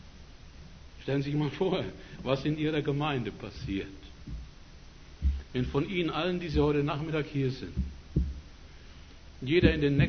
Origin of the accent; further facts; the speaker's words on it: Nuremberg, Bavaria, Germany; Ich gebürtig komme ich aus der Ecke von Nürnberg, in der Ecke bin ich groß geworden.